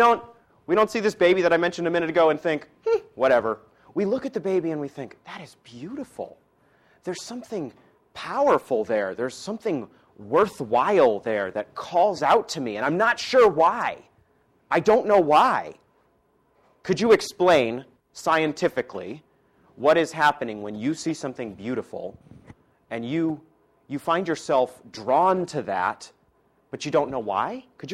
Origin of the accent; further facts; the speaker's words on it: Maine, United States; I am from Maine originally. How many people know someone from Maine? Four people. Not including me. So not many, but I am from this place way up north, very cold, called Maine.